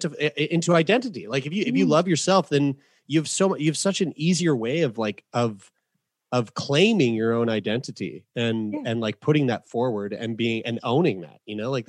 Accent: St. John's, Newfoundland and Labrador, Canada; born there; I was born in St. John's, Newfoundland, and I love St. John's.

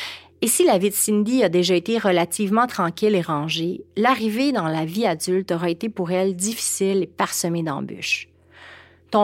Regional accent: Val-d'Or, Quebec, Canada; aujourd'hui, je t'amène dans ma ville natale, à Val-d'Or.

